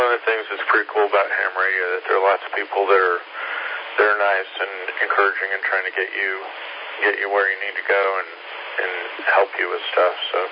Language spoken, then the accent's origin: English; Bakersfield, California, United States; And then I grew up in California